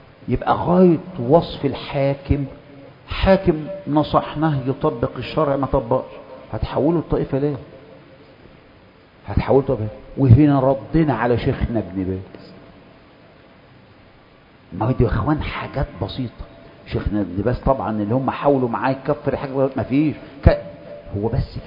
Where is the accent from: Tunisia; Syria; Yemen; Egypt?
Egypt; ما احنا مصريين زي بعض.